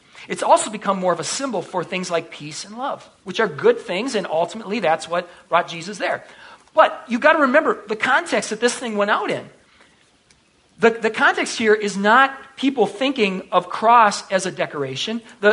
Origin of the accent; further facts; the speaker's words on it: United States; As an American, if we say we're starving, what do we mean?